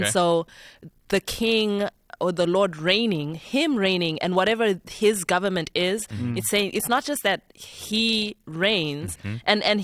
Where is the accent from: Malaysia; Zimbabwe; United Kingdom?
Zimbabwe; I'm from Zimbabwe.